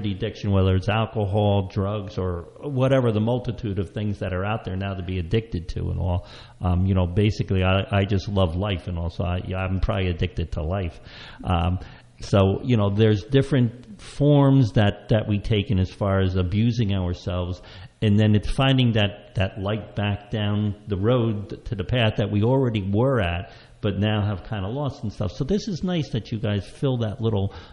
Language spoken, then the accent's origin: English; New Jersey, United States; It used to be, I grew up in Huntington County, so it used to be a very active farm and stuff from what I remember